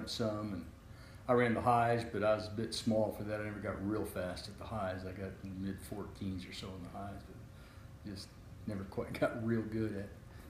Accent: Rogue River, Oregon, United States; I grew up in Rogue River, Oregon.

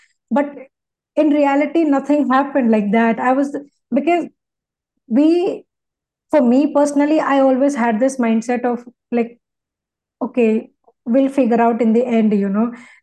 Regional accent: India; those people were obviously in other countries and I'm from India.

